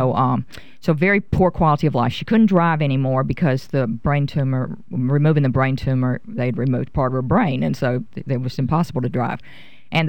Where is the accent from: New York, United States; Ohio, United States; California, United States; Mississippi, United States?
Mississippi, United States; moved away as an adult; now in New Orleans, United States; I'm from Mississippi originally, I've been here for 30 years, yeah, so I'm from New Orleans.